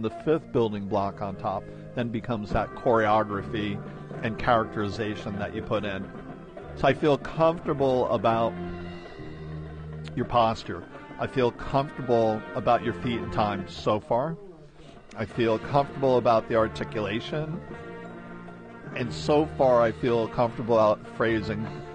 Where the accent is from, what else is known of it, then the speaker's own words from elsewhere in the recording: The Woodlands, Texas, United States; I'm from the Woodlands, Texas.